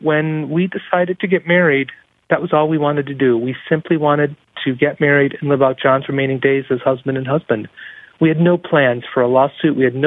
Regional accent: Ohio, United States; I'm born and raised in Ohio.

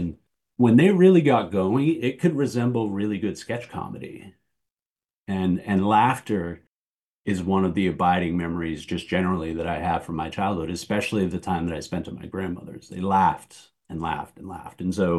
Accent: Waterville, Maine, United States; I mean it literally because I grew up in Waterville

